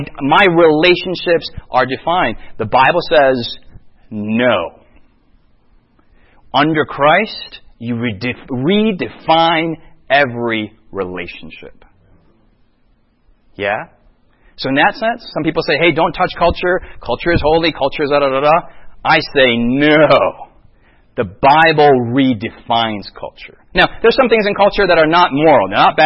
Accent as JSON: {"language": "English", "country": "United States", "said": "I'm an American. I talk loud on the subway. I'm going to talk with my English accent."}